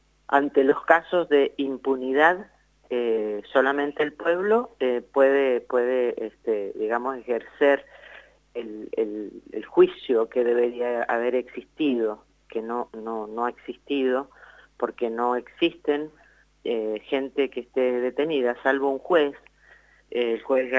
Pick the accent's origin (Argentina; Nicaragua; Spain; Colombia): Argentina; como argentinos que somos